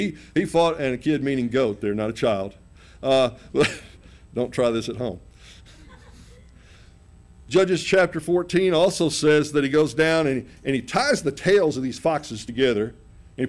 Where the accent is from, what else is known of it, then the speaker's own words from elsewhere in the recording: United States; I mean, I'm an American.